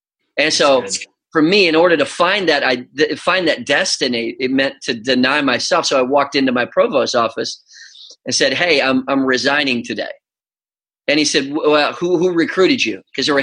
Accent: Minnesota, United States; I grew up in Minnesota, and I grew up a wrestler.

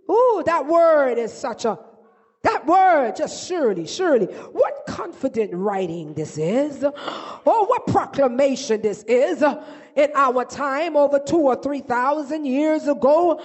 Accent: Bahamas; Growing up in the Bahamas, we have a place called Fort Charlotte, and it's a place where they have the cannons.

